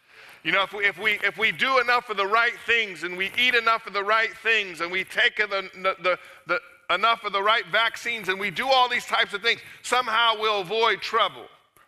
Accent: California, United States; As Pastor Chris mentioned, I'm from California where the weather's always the same.

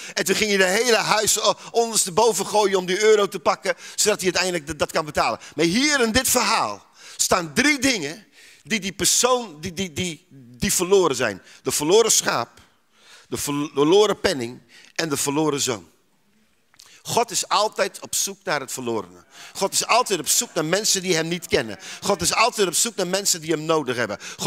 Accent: Zuidbroek, Groningen, Netherlands; een boer laat echt niet, en gelooft u mij, ik kom uit Zuidbroek, gelooft u mij, een boer doet dat niet. Niet in Groningen, niet in Friesland en niet in Drenthe.

